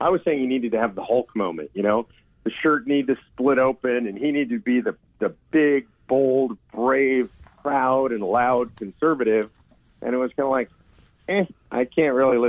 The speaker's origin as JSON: {"language": "English", "region": "Texas", "country": "United States", "said": "I'm a Texan, so I might be biased"}